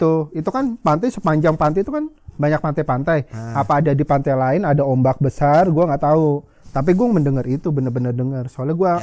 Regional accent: Java, Indonesia; Karena gue kebetulan kan orang Jawa.

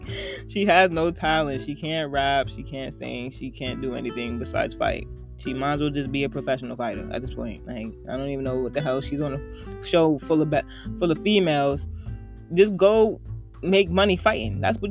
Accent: Baltimore, Maryland, United States; I'm from Baltimore, too.

